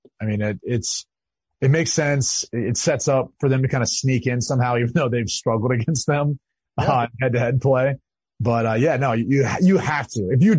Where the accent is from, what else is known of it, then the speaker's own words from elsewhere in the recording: Midwest, United States; the problem is I grew up in the Midwest. So I was very sheltered